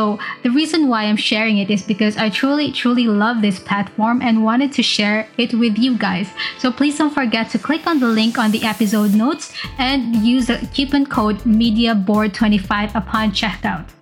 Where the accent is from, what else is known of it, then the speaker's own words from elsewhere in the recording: Cebu, Central Visayas, Philippines; He is currently based in New Zealand, but which is also from my hometown, Cebu.